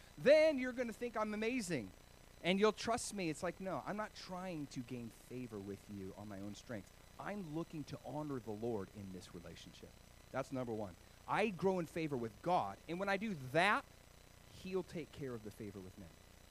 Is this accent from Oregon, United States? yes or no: yes; Oregon, United States; also born or lived in Hawaii / California; I lived in Hawaii for a little while, and I grew up in Oregon, which is very cold beaches, very cold water.